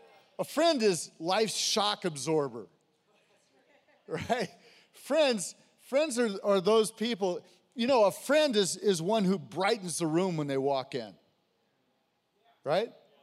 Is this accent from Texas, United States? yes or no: no; Santa Cruz, California, United States; I grew up in Santa Cruz. I was born in La Jolla, actually, with the dolphins at Scripps.